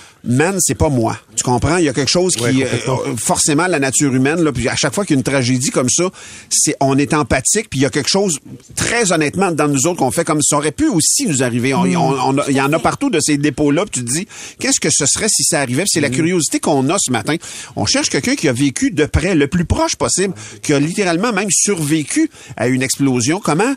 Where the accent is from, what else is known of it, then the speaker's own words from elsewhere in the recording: L'Assomption, Quebec, Canada; Moi, je suis de l'Assomption, là, une couple 15 minutes à côté.